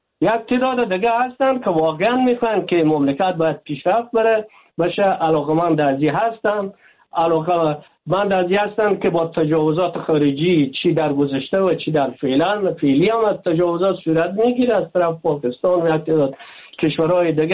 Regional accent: Afghanistan; ما افغان هستیم، اصطلاحات و کنر باید یک طرف گذاریم به خاطر منافع ملی خود

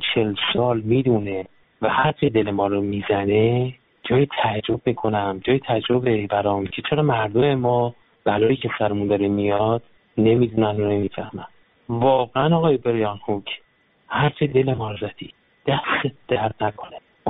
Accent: Iran; به عنوان یک ایرانی

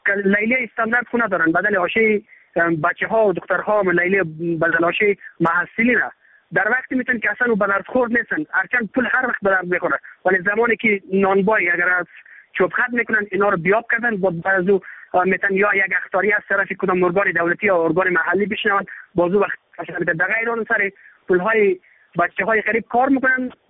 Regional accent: Afghanistan; تا اینها بشناسن که کل ما افغان هستیم

